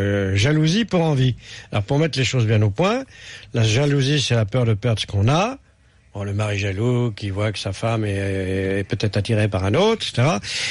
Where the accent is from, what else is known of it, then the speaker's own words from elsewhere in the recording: Brittany, France; moved away; je suis un Breton en exil dans les Cévennes